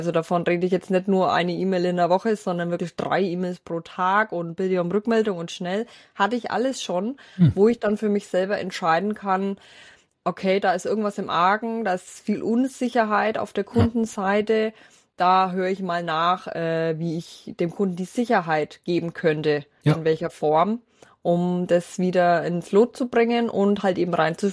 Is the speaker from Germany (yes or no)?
yes; Bavaria, Germany; accent: Franconian; vielleicht liegt es auf meinem fränkischen Dialekt, ich weiß es nicht